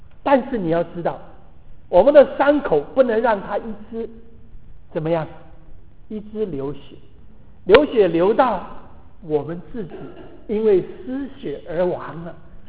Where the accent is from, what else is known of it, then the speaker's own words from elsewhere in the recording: China; 过去的事情，我们中国人讲呢，覆水难收